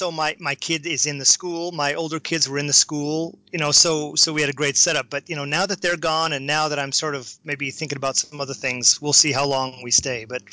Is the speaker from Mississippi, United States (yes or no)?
no; Washington, D.C., District of Columbia, United States; So I'm from Washington, D.C. So a lot of my friends there, we were all in.